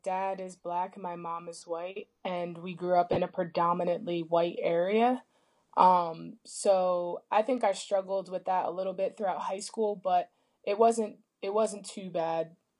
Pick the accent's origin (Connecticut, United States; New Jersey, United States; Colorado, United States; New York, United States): New Jersey, United States; Bedminster; growing up there, I grew up in Bedminster, but I actually went to a high school. There was like a couple towns together that went to the same high school called Bernards High School. So it's more of like a uppity area where people are pretty well off.